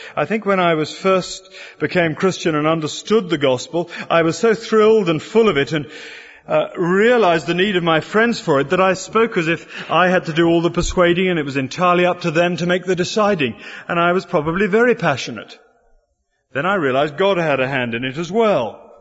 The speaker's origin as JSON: {"language": "English", "country": "United Kingdom", "said": "You see, I am British, and the British disease is"}